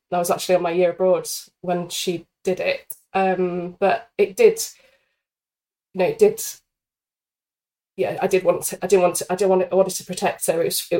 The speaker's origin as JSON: {"language": "English", "town": "Penarth", "region": "Wales", "country": "United Kingdom", "tie": "born or raised there", "said": "So I do tend to go into my hometown of Penarth and chat a lot."}